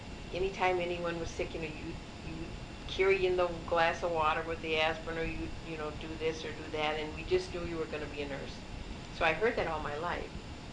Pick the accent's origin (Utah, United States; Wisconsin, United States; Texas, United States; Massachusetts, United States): Wisconsin, United States; Appleton; I was born in Appleton, Wisconsin, and spent my whole life there until I went to nursing school at Mount Sinai in Milwaukee.